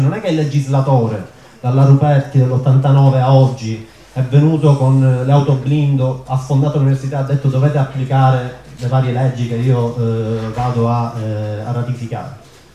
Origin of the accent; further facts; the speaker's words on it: Palermo, Sicily, Italy; vengo da Palermo.